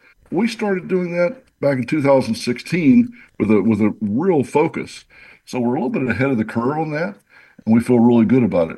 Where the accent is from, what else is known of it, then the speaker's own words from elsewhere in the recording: West Orange, Texas, United States; I wish something like that would have been around when I was growing up in West Orange, Texas.